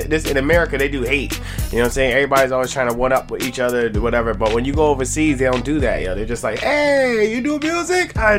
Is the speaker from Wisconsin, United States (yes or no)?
no; Hartford, Connecticut, United States; I was raised around Jamaicans. I'm from Hartford. It's like Jamaica number four.